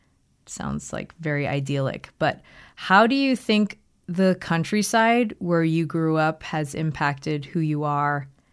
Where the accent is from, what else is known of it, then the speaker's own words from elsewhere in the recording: East Coast, United States; The East Coast.